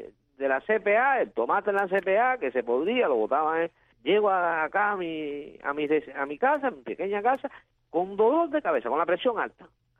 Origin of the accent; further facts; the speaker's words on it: Pinar del Río, Cuba; venía yo en la guagua para acá, para mi terruño